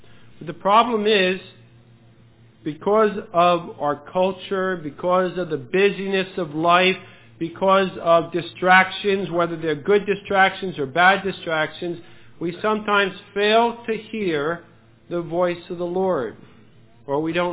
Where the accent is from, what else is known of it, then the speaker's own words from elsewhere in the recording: New Jersey, United States; born there; I was born in New Jersey in a large home of my parents had 7 children, and I'm the middle child of those 7 children